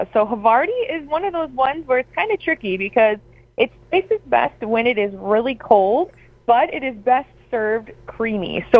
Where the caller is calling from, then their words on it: Wausau, Wisconsin, United States; I am currently up in Wausau